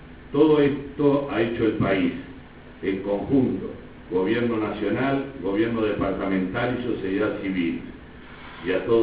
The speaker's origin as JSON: {"language": "Spanish", "region": "Río Negro", "country": "Uruguay", "said": "especialmente para la gente de mi pueblo de Caiventos"}